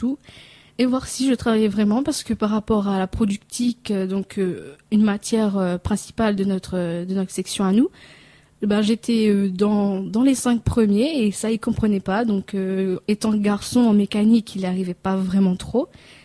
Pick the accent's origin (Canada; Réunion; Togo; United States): Réunion; now in France; j'ai 20 ans, je viens de l'île de La Réunion, donc un tout petite île qui fait partie de la France mais qui est tout en bas et qu'on oublie souvent quand même. Moi ça fait maintenant 5 ans depuis le début d'août que je suis en France métropolitaine.